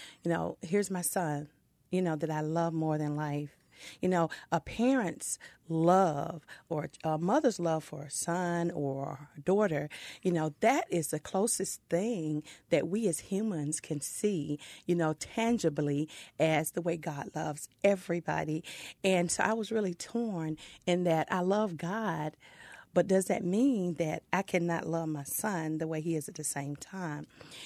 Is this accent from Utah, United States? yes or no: no; Gay, Georgia, United States; That was a church I grew up in Gay, Georgia. And I actually left when I, you know, I moved off to college.